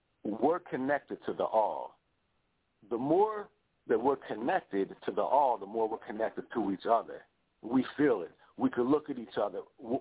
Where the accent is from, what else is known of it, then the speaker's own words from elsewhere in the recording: New Jersey, United States; I'm basically from New Jersey.